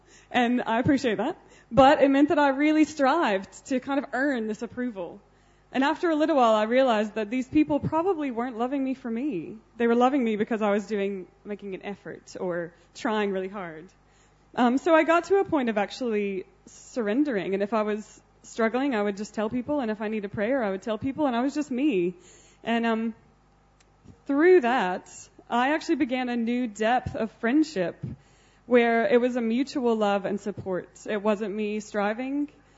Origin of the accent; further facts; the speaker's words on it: United States; accent: American; I'm obviously American based on my accent. We lived in America for a year and a half.